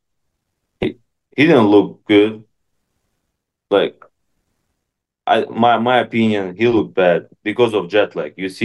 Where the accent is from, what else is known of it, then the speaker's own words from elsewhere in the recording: Russia; English is a second language; now in United States; because I grew up in Russia, so we have a little bit different like